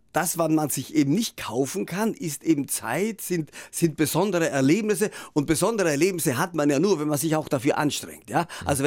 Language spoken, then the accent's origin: German; Trentino-Alto Adige, Italy; Südtirol ist ja meine Heimat und es kann auch sein, dass ich mit zunehmendem Alter etwas mehr an meine Wurzeln zurückkehren will.